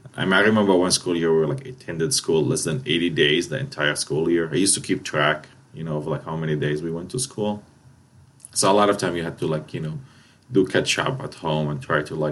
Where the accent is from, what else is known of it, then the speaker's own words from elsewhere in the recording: Palestine; now in United States; I tell people I'm from Palestine. They're just, sometimes they think it's just another state in the United States.